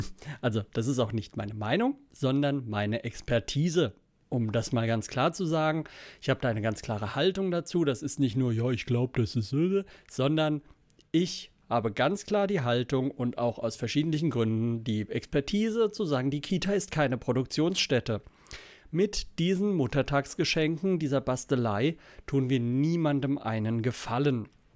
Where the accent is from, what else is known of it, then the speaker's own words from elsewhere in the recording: Mainz, Rhineland-Palatinate, Germany; Ich komme ja aus Mainz, also ist ja eher Südwesten.